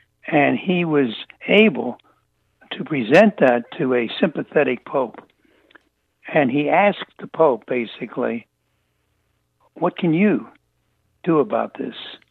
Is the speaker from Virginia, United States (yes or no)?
yes; Virginia, United States; And I heard it as a child growing up in Virginia from Catholics and other Christians, not just Catholics.